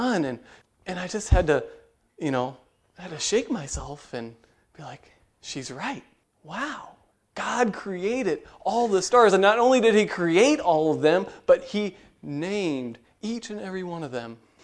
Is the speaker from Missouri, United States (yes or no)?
yes; Missouri, United States; now in St. Charles, United States; I grew up in Franklin County. I used to be country, and now I'm city in St. Charles.